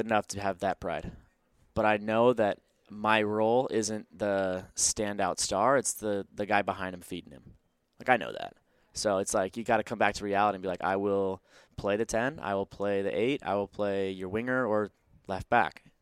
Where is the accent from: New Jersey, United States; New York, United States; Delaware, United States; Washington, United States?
Washington, United States; Seattle; It was a really cool moment to come home to my hometown in front of my family and for my family to see that Seattle was still a big part of our lives.